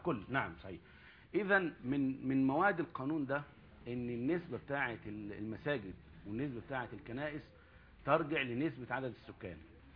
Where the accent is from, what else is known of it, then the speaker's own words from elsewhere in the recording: Shubra, Cairo Governorate, Egypt; انا اساسا في 100 نص، لكن انا من شبرا اساسا